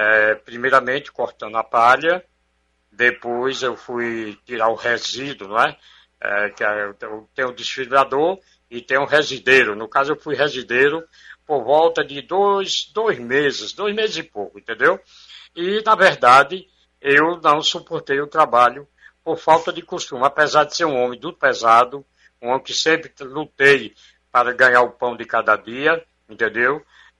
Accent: Ituba, Bahia, Brazil; also born or lived in Jacobina; now in Várzea Nova, Brazil; Nasci na cidade de Ituba, sou baiano, entendeu? Cheguei aqui praticamente aos meus 24 anos. Em Jacobina, eu saí de Ituba, vim para Jacobina, não é? Aí fiquei em Jacobina até 50

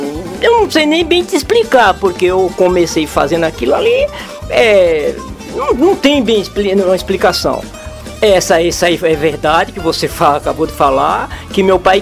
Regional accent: Bititá, Bahia, Brazil; eu não sou de Canarana, eu sou de Bititá, município de Bititá. Mas nasci na fazenda Bebedouro, bem pertinho de Canarana, próximo da Canarana

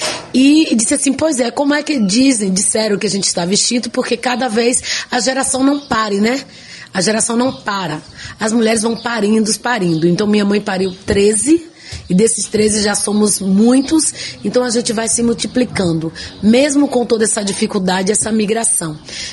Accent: Maxixe, Bahia, Brazil; born there; sou Paiaiá, sou nascida no Maxixe, mas a minha origem Paiaiá, ela vem mais além, né, vem dos meus bisavós, dos meus tataravós, que nasceram em Riachão do Rio Tinga

